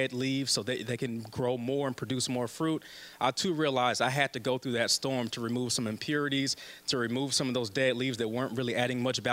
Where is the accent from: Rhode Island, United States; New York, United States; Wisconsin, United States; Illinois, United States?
Wisconsin, United States; Milwaukee; I'm born and raised in Milwaukee, single parent mom, had four boys, went to Milwaukee Public Schools all the way from kindergarten to 12th grade